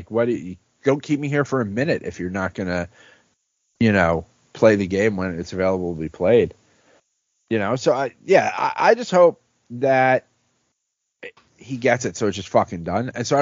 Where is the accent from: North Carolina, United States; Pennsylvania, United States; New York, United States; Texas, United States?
New York, United States; Bronx; I've said before, growing up in the Bronx, like, there were just Dominican people who just write, like, they just wrote on their car how many home runs he had.